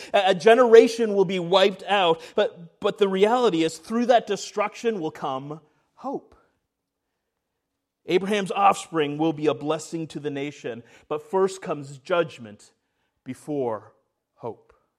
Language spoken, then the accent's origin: English; Canada; I'm a nice guy. I'm from Canada.